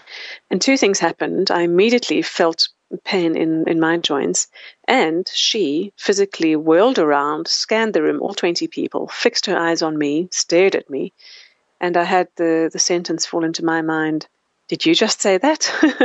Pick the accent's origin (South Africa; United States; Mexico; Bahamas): South Africa; I grew up in South Africa, my home country.